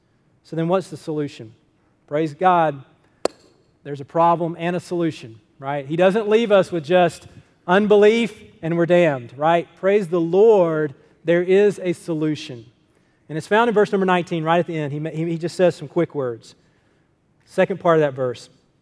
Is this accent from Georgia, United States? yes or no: yes; Athens, Georgia, United States; I grew up in Athens, so I can say that as a true fan.